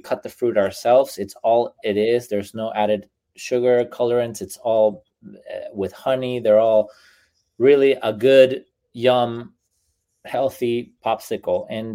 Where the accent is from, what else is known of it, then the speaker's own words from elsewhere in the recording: Venezuela; English is a second language; moved away as an adult; So I am a immigrant from Venezuela. I've been here half of my life, 20 years now.